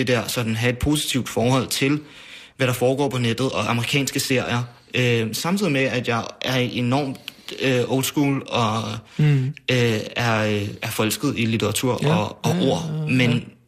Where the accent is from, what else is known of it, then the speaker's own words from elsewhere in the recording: Værløse, Capital Region of Denmark, Denmark; Jeg kommer fra Værløs, ikke? Som jo er en helt almindelig forstad uden for København, 20 km fra København